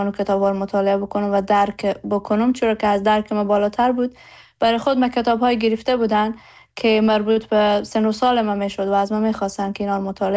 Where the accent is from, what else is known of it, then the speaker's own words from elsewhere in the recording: Herat, Afghanistan; هرات برای من معنای ریشه داره، معنای خانه داره، زادگاه من هرات هست